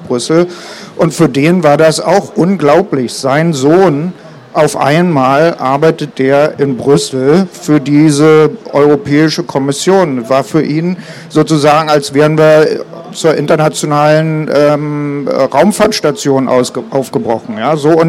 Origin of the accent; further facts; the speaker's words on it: Germany; Und also ich bin in der DDR aufgewachsen, hinter der Mauer.